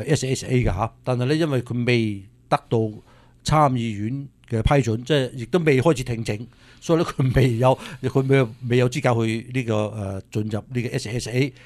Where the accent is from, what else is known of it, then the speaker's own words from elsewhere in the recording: United States; 我哋美国人